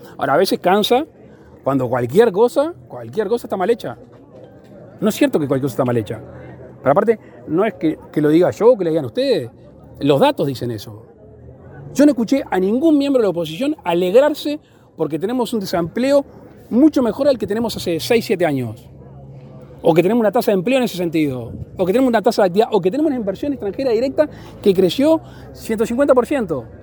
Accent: Uruguay; lo que realmente nos cuesta como uruguayos el combustible importarlo.

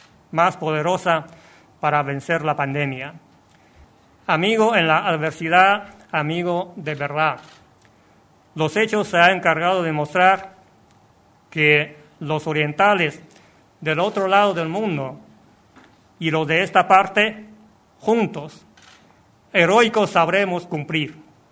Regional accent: China; Spanish is a second language; entre socios estratégicos como somos chinos y uruguayos.

